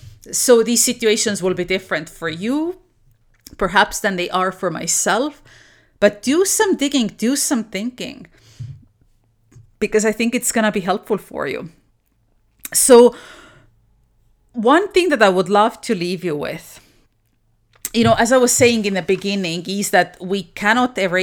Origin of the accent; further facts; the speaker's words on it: Estonia; English is a second language; I was born and raised in Estonia, as a lot of you know. We are Viking people.